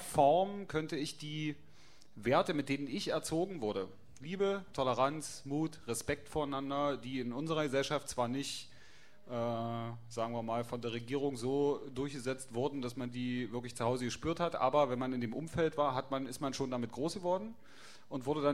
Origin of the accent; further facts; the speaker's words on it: Dessau, Saxony-Anhalt, Germany; 1989, als wir in Leipzig, Berlin und in Dessau, in meiner Heimatstadt, auf die Straße gegangen sind